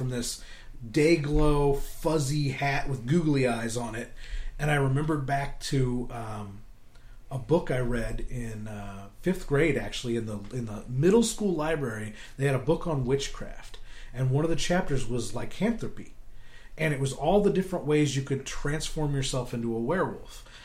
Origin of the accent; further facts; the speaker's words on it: St. Louis, Missouri, United States; So anyway, we're all from St. Louis.